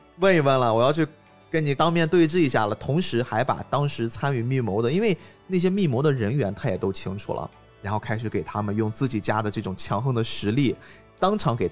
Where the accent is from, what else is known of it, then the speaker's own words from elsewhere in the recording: China; 是那个时候的僧人跟我们中国人理解的这不是一回事儿啊。